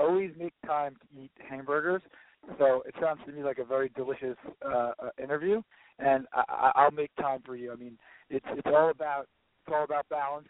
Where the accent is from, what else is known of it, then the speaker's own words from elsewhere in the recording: New Jersey, United States; growing up in Northern Jersey, very Italian, very Italian-oriented community